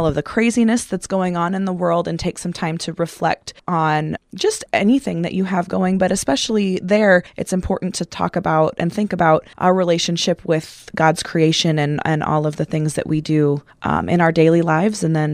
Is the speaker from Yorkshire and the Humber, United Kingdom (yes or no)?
yes; Sheffield, Yorkshire and the Humber, United Kingdom; Yeah, so I grew up in Sheffield, just down the road here, and always was very involved in my congregation there, Zion St. John.